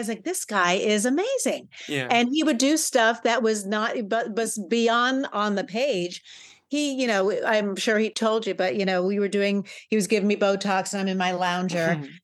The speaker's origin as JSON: {"language": "English", "town": "New York City", "region": "New York", "country": "United States", "tie": "born or raised there", "said": "So growing up in New York, for sure, drag queens were part of the club scene and just part of life."}